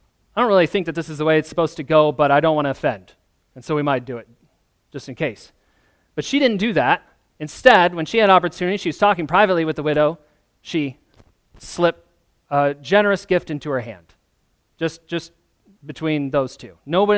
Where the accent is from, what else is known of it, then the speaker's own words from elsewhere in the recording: Michigan, United States; moved away; I'm going to be buried back where I grew up. That's where my family is. I'm from Michigan, Sarah's from Illinois. We've lived here seven, almost 8 years now.